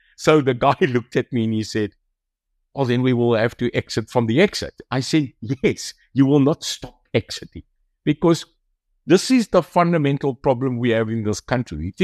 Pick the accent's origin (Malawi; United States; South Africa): South Africa; I am a grandfather, I am a dad, I am a South African.